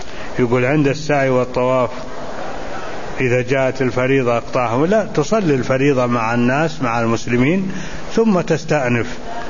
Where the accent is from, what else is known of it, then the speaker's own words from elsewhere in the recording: Egypt; وعندنا في مصر أي مسجد نلصق على باب التنويه